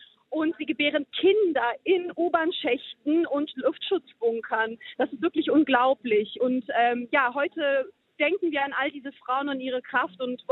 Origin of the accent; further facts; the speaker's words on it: Russia; Ich möchte vor allem als Russin meine Solidarität der Ukraine ausdrücken